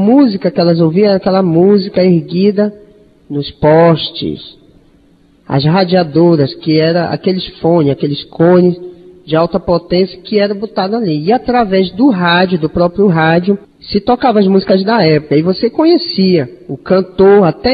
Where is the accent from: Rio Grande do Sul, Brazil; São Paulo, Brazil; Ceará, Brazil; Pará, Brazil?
Pará, Brazil; Belém; antes do ano de 93, eu residia em Belém do Pará, que é minha cidade natal.